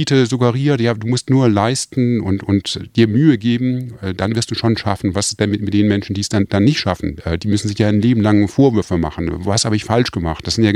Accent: United Kingdom; accent: British; jetzt verliere ich meinen britischen Akzent und das ist ja alles so grauenhaft nach Amerika.

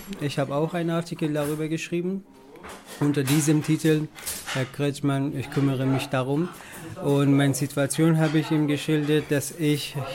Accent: Afghanistan; now in Germany; Ich komme ursprünglich aus Afghanistan.

